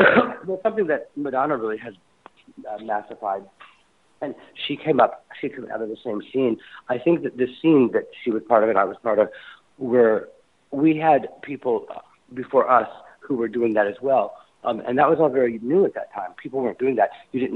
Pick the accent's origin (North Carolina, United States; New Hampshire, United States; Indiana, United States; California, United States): Indiana, United States; But they brought up my whole, growing up in Indiana, you know, the whole thing.